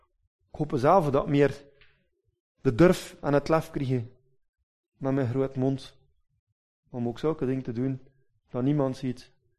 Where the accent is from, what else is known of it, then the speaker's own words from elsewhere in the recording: Belgium; Wieder als Belgen zijn nogal terughoudend in die ding.